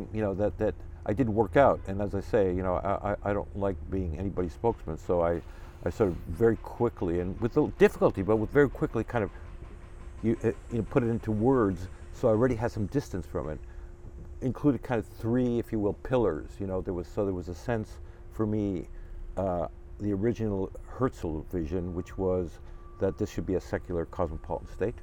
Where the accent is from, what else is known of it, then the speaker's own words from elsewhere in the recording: Canada; And I came from Canada, you know, I never handled a gun.